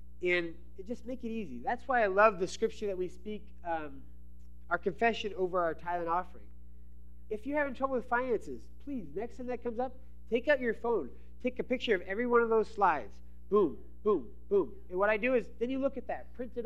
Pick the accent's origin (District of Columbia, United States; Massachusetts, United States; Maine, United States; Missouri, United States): Maine, United States; moved away as an adult; I was actually born and raised in Maine for my first 19 years of my life.